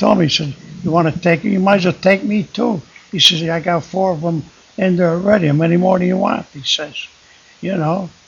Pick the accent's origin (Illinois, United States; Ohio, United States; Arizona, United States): Illinois, United States; Chicago; born there; I was born in Chicago, 19 the year.